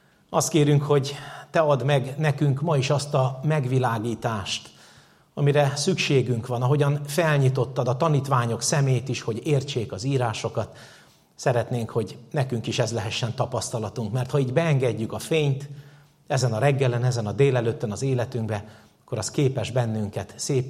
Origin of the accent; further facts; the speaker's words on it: Hungary; Közel 6 éve tértünk vissza a Dunakanyarba, ahonnan mi származunk, ahol éltünk korábban is